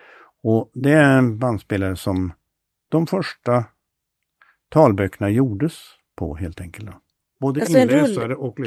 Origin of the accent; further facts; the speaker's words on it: Säffle, Värmland, Sweden; För jag kommer ju från Värmland. Jag är invandrare från Säffle brukar jag säga.